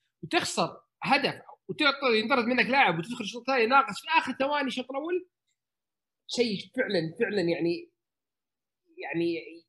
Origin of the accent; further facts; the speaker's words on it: Saudi Arabia; يعني أشوف الدرجة الأولى عندنا في السعودية